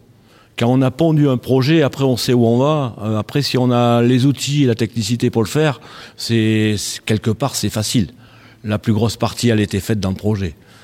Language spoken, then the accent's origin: French; Tournon-sur-Rhône, Auvergne-Rhône-Alpes, France; moi je suis de Tournon en Ardèche, donc voilà, j'ai habité Clioux-Cla dans les années 80, enfin bon, je suis un peu du coin quand même, mais j'en suis parti pendant très longtemps, et ça fait que 3 ans que je suis revenu ici.